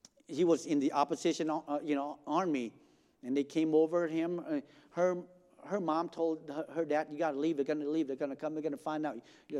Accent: United States; When we grew up in America, where everything is almost like Disneyland, right?

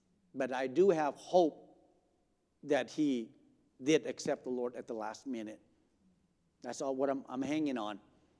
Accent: United States; When we grew up in America, where everything is almost like Disneyland, right?

